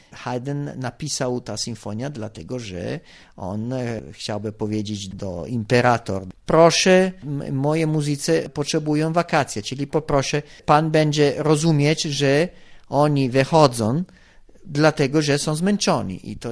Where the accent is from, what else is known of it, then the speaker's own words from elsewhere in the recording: Italy; Polish is a second language; jestem Włochem